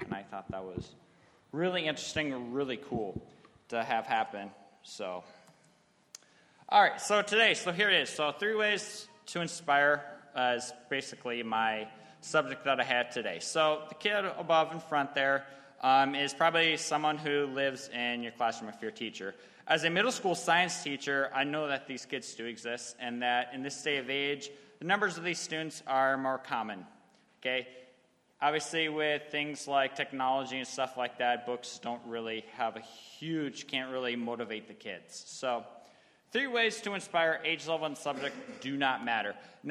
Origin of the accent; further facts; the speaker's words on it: Minnesota, United States; now in Alaska, United States; And everything in Alaska compared to my home state of Minnesota is fantastically better.